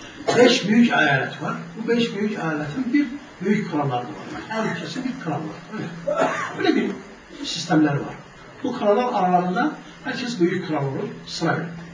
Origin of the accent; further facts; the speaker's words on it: Istanbul, Turkey; Ben dedim, biz İstanbul'dan, Türkiye'den, diğerleriyle böyle geçiyor